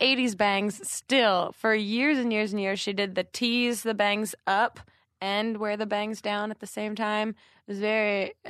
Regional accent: New Jersey, United States; No, I'm from South Jersey, and in South Jersey, it's, I guess, more of a Philadelphia type of accent than the Long Island, like, talk

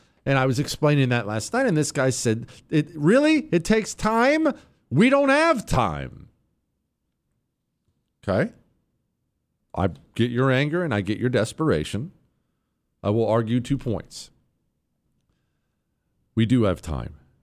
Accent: United States; I care about American stuff. I am an American through and through. I am the ugliest of ugly Americans.

